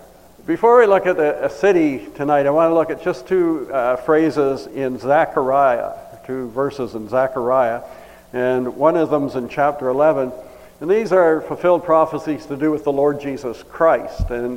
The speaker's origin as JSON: {"language": "English", "town": "Toronto", "region": "Ontario", "country": "Canada", "tie": "born or raised there", "said": "I grew up in Toronto, went to Greenwood Gospel Chapel"}